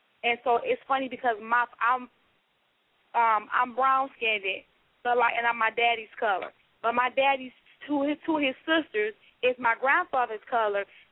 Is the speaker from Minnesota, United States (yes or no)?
no; Nutbush, Tennessee, United States; I'm from Tennessee. I'm from Nutbush, Tennessee. It'll be the old town by Big as Your Hand.